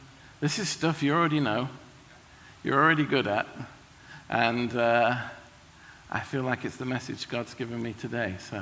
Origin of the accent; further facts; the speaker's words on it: United Kingdom; I'm British, so I need to start with some apologies.